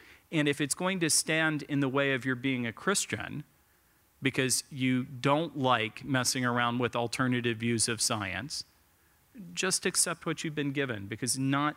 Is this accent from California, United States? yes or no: no; West Virginia, United States; I'm from West Virginia, and indoor plumbing is awesome.